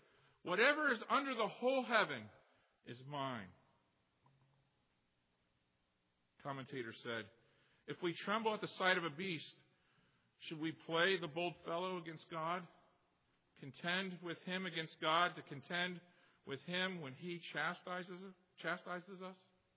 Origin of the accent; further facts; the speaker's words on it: Florida, United States; You realize I grew up in Florida chasing alligators around, right?